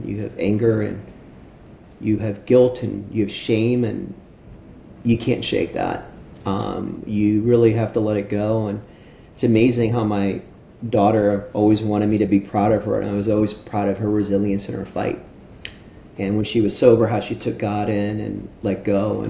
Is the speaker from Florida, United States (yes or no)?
yes; Miami Beach, Florida, United States; So we were raised in Miami Beach, was raised in a tough environment, had loving mom and grandma